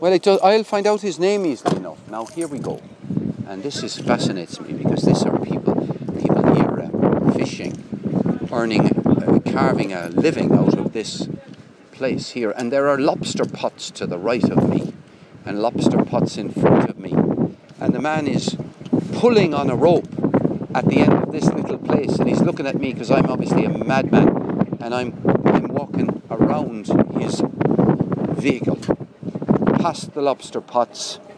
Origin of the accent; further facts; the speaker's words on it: Limerick, Munster, Ireland; moved away; I'm from Limerick. I was gone out of Ireland for 30 years, so since I wouldn't have heard of me.